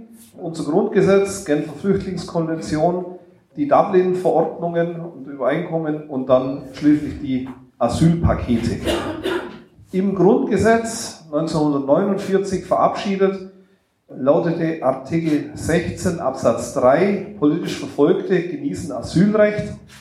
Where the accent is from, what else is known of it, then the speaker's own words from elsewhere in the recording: Lauingen, Bavaria, Germany; now in Mönchengladbach, Germany; Ich stamme ursprünglich aus Lauingen an der Donau in der Diözese Augsburg, habe dort lange Jahre gelebt und war auch mal in den 90er Jahren in der Asylarbeit aktiv. Und inzwischen wohne ich in Mönchengladbach.